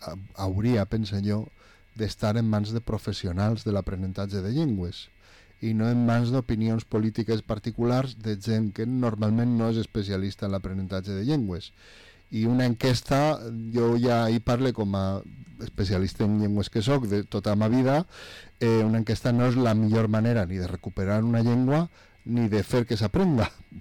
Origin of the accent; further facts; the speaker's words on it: Valencian Community, Spain; el nostre dia com a valencians.